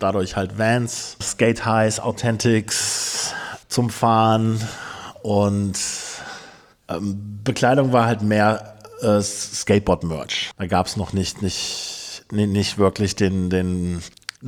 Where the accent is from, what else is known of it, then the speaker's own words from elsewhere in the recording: Neuss, North Rhine-Westphalia, Germany; born there; now in Berlin, Germany; 45 Jahre alt. Gebürtig komme ich aus dem Rheinland, aus dem wunderbaren Neuss. Bin dann viele Jahre durch die Republik gezogen, über Frankfurt, Hannover, Hamburg, Mannheim